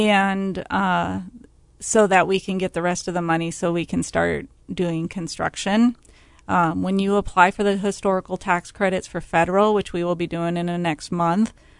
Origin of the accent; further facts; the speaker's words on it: Ames, Iowa, United States; I grew up in Ames, Iowa, so he would take me to, like, the Nutcracker when I was little.